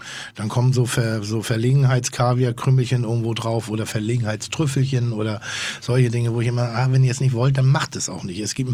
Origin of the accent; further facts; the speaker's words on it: Northern Germany, Germany; Und ich bin ja Norddeutscher, ich kombiniere sehr gerne Frucht mit Salzigen